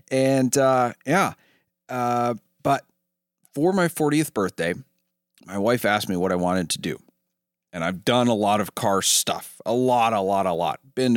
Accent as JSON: {"language": "English", "region": "New England", "country": "United States", "tie": "born or raised there", "said": "I grew up in New England."}